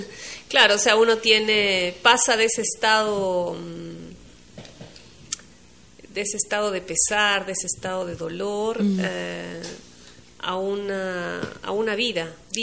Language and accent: Spanish; Peru; yo soy peruana, entonces vivo acá